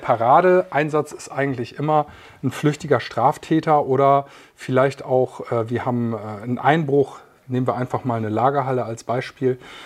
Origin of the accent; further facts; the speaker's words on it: Lower Saxony, Germany; ich komme gebürtig aus Niedersachsen, bin dort mit Hunden aufgewachsen